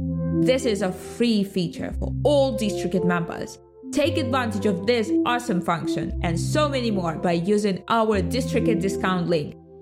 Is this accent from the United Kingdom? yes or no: no; Russia; I'm from Russia